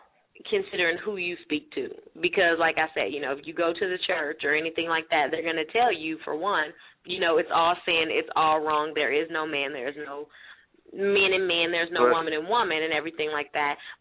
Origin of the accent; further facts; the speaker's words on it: San Francisco, California, United States; Like I said, I'm from San Francisco